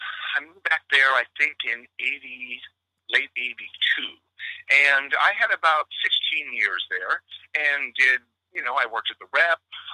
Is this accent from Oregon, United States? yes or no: yes; Corvallis, Oregon, United States; also born or lived in Coos Bay; I was born in Coos Bay on the southern Oregon coast. I moved to Corvallis, Oregon when I was about a year old. And I grew up there through high school.